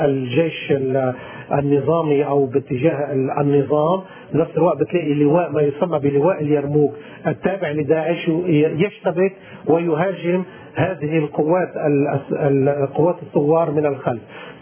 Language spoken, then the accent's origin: Arabic; Lebanon; نحن كمواطنين لبنانيين